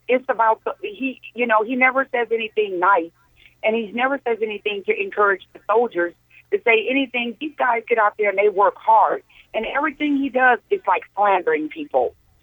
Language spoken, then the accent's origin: English; Fort Hood, Texas, United States; I come from Fort Hood, Texas, so I know how the military people work hard.